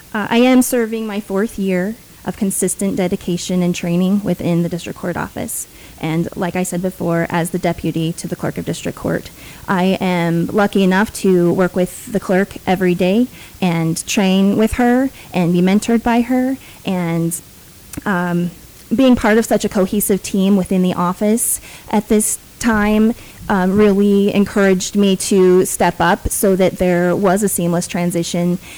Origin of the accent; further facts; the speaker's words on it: Buffalo, New York, United States; I was raised here in Buffalo.